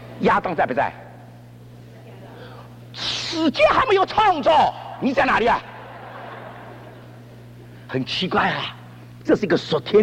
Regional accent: China; 我们在中国长大的都晓得了

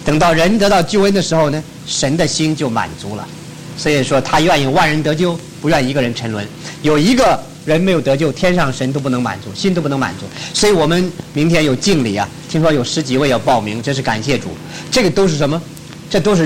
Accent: Taiwan; 我从台湾来，我实在晓得台湾的教会

